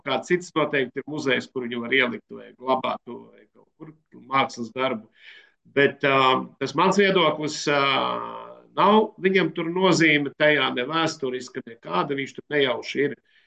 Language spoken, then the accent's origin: Latvian; Viesīte, Selonia, Latvia; kā sēlis ierodoties tur, kad es ieraudzīju sēlis no viesītes